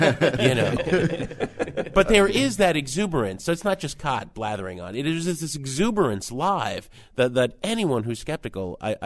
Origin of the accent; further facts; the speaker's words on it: New Jersey, United States; I grew up in Jersey.